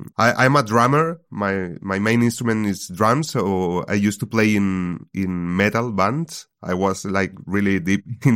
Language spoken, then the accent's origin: English; Spain; I'm from Spain and I live in Alicante, on the coast.